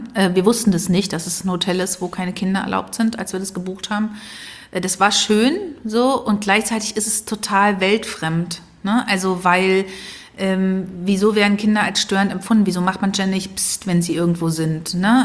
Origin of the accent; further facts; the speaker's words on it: Berlin, Germany; also ich bin ja im Prenzlauer Berg aufgewachsen, also an der Schönhauser Allee, so wie Wladimir Kamina, nur an einer anderen Ecke.